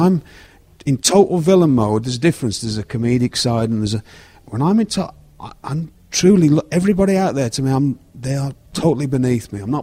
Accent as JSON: {"language": "English", "country": "United Kingdom"}